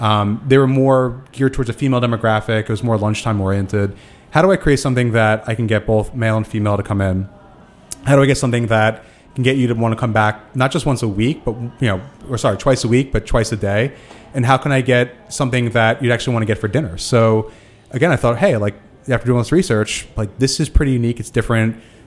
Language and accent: English; New York City, New York, United States; especially growing up in New York, getting to a bunch of restaurants in Brooklyn and the city.